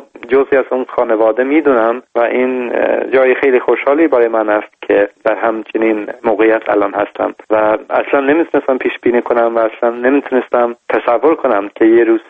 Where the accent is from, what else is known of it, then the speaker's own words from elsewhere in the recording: Iran; born there; متوجه شدم که من در ایران به دنیا آمدم،